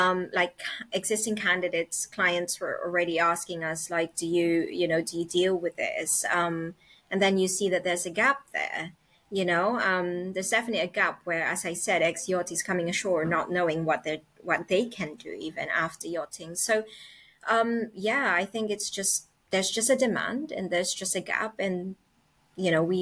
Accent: Japan; now in United Kingdom; No, I'm not from the UK originally. I came from Japan.

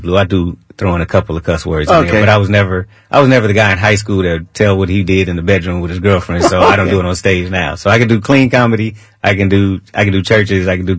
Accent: Oakland, California, United States; my first show was in my hometown of Oakland, in a place called the End Zone, which was one of the toughest places in the city.

